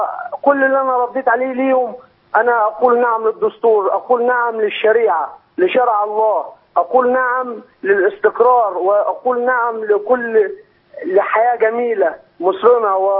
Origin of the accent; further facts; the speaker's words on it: Minya, Minya Governorate, Egypt; now in Cairo, Egypt; عندما كنت ذاهب من القاهره الى بلدي المنيا لكي اصوت في الاستفتاء الدستور